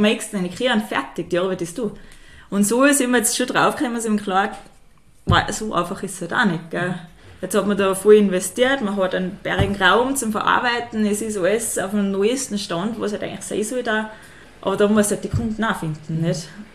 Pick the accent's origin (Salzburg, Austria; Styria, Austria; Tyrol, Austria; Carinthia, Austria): Tyrol, Austria; Sankt Johann in Tirol; Also ich bin ursprünglich von Sanktehan, nicht ganz Winke, also von Reitham. Und auch von einem Bauern.